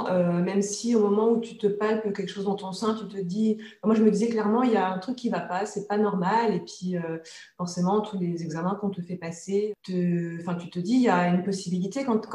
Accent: Grand Est, France; born there; Je suis née en 1979 en Haute-Marne, donc dans l'est de la France. J'ai encore toute ma famille là-bas

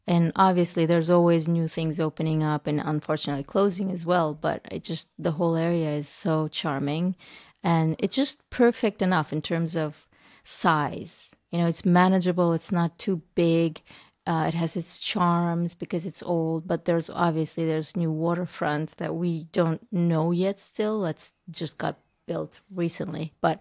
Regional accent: Turkmenistan; now in Serbia; Every time I say, hey, I'm from Turkmenistan or whatever, almost everyone has something to say about Turkmenistan, and that's very rare.

